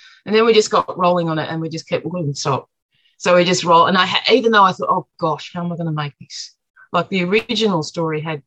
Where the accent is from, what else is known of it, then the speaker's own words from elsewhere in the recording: St Kilda, Victoria, Australia; I grew up in St Kilda. St Kilda's like our kind of, it's the red light district. It's also traditionally kind of like the holiday area in the city by the beach.